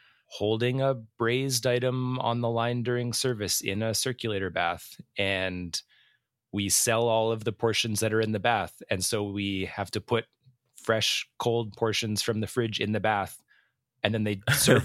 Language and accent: English; Edmonton, Alberta, Canada; We're two chefs from Edmonton, Alberta, Canada.